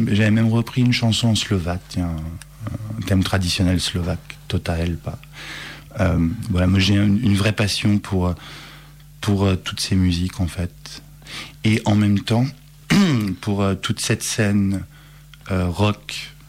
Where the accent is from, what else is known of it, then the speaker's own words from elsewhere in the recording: Lyon, Auvergne-Rhône-Alpes, France; born there; also born or lived in Thonon-les-Bains; Ça fait 2 ans que je suis sur Lyon. J'ai habité longtemps, je suis né à Lyon en fait, et après j'ai longtemps habité en Haute-Savoie à Thonon-les-Bains.